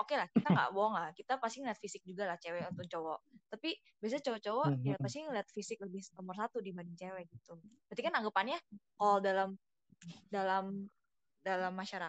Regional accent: Jakarta, Indonesia; Oh enggak, aku orang Jakarta.

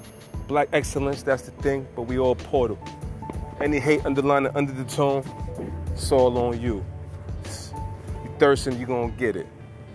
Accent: New York, United States; And I'm from New York.

